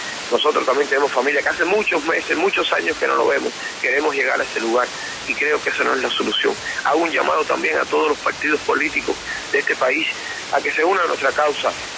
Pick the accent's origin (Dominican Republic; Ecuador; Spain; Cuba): Cuba; moved away as an adult; he vivido más de 35 años ahí en esa isla, donde yo amo mi pueblo, quiero mi pueblo